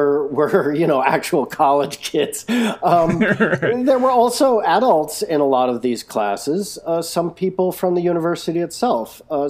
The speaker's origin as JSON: {"language": "English", "town": "Boston", "region": "Massachusetts", "country": "United States", "tie": "born or raised there", "lives_now": "New York City, United States", "said": "Today I'm living here in New York City, but I grew up around the Boston area, going to junior high school and grade school and high school."}